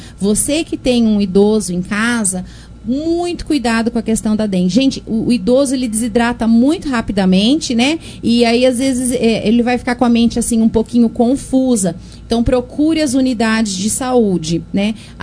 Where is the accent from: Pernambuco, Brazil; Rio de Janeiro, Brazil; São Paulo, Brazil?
São Paulo, Brazil; Monte Alto; eu sou daqui de Monte Alto.